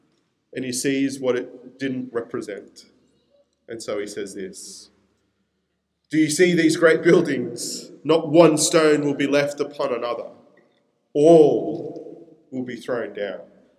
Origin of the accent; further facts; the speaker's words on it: Peru; In my hometown of Peru, you go to Machu Picchu, it's a city in the mountains.